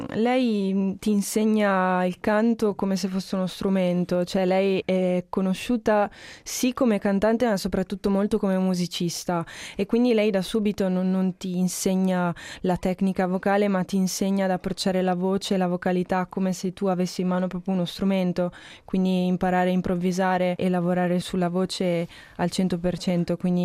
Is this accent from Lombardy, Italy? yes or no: yes; Milan, Lombardy, Italy; also born or lived in Lecco; Ma io sono nata a Milano, Milano è la mia città del cuore, ci ho vissuto 10 anni, poi purtroppo per motivi familiari ci siamo spostati a Lecco.